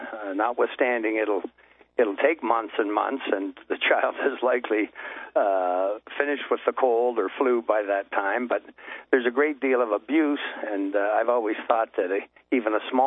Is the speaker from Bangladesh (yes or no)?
no; Canada; also born or lived in United States; I'm a Canadian citizen, but spent a lot of my life in the United States. I went to the University of Miami in Florida